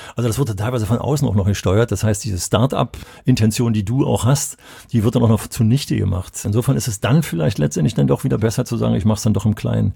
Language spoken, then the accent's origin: German; Berlin, Germany; Also ich hätte mich als Berliner nie getraut, so eine Wertung der bayerischen Schule abzugeben.